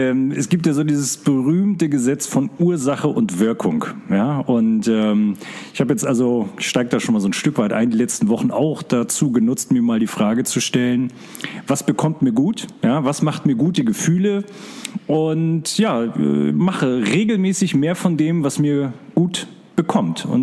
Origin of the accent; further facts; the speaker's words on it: Mecklenburg-Vorpommern, Germany; Ich komme ja aus Mecklenburg-Vorpommern.